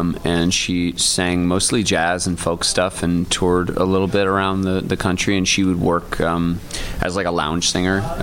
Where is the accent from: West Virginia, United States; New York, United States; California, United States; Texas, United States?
New York, United States; Ithaca; she played locally too, you know, when we were growing up in Ithaca.